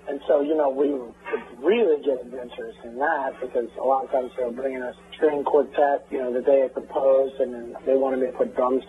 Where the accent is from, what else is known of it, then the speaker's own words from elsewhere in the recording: New Orleans, Louisiana, United States; oh, I'm a drummer from New Orleans